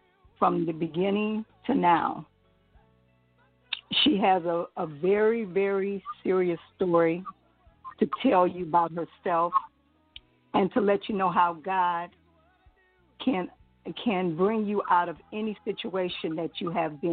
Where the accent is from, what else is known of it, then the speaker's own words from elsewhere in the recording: Jacksonville, Florida, United States; I'm from Jacksonville, Florida.